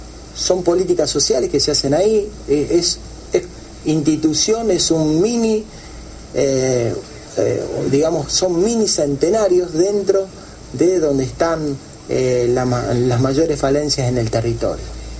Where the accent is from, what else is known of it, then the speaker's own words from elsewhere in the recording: Rosario, Santa Fe, Argentina; No, yo soy de Rosario.